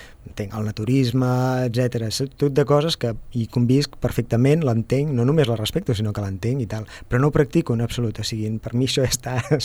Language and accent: Catalan; Sabadell, Catalonia, Spain; born there; Jo vaig néixer a Sabadell i vam viure aquí una temporada, però després amb la família vam tenir una vida una mica nòmada, vam anar canviant de poble durant una temporada.